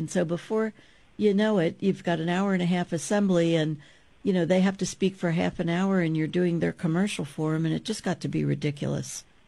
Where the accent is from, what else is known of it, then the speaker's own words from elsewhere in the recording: Galloway, New Jersey, United States; David, we have Frank on the line calling from Galloway, my hometown.